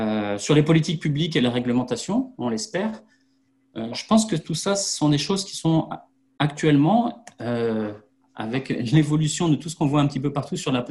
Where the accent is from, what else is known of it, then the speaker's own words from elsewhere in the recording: Brittany, France; comme on a chez nous en Bretagne, ce qui est la caractéristique de notre territoire